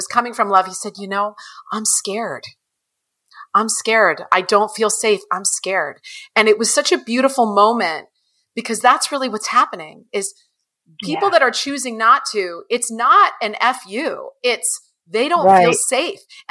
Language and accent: English; California, United States; My brother, my whole family is, I'm from California. So we live in California.